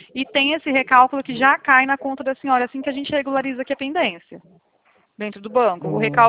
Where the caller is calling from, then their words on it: Bebedouro, São Paulo, Brazil; Eu falo aqui de Bebedouro, interior de São Paulo.